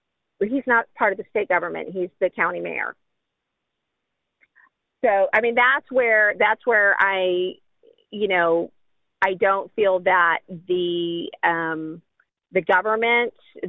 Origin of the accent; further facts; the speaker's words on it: San Diego, California, United States; now in Tennessee, United States; I mean, I'm coming from San Diego and I'm in Tennessee, red Tennessee.